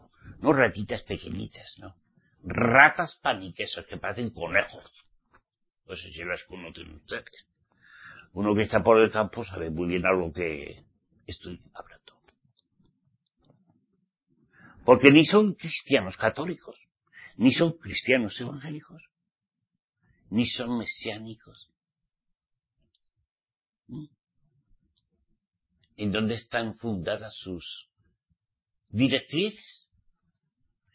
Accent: Spain; yo como español, bueno, que nací en España. Mi papá y mi mamá me trajeron en España.

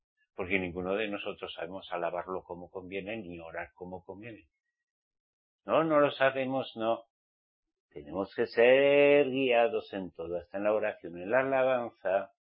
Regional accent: Spain; born there; Nací en España.

